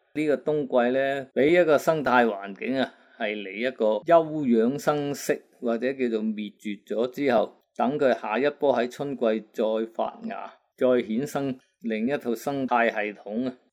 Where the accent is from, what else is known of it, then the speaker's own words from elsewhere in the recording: China; 刚才讲到我们中国人都很喜欢在过年之前啊，看一看来年的吉凶运程的